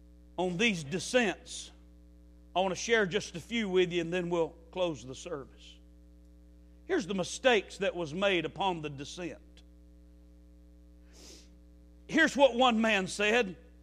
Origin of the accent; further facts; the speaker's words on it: Alabama, United States; I know that's not mature, but I'm from Alabama.